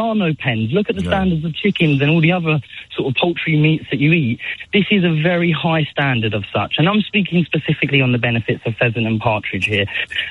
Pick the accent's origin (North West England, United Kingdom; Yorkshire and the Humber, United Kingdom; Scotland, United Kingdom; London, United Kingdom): London, United Kingdom; Croydon; I'm a plumber from Croydon who participates in this.